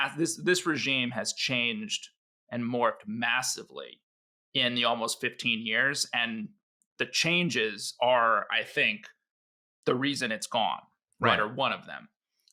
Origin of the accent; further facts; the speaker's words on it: United States; as an American working at the embassy in Damascus